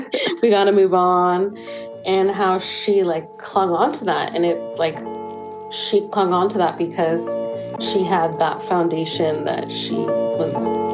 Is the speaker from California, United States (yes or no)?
yes; Pacifica, California, United States; I grew up in Pacifica.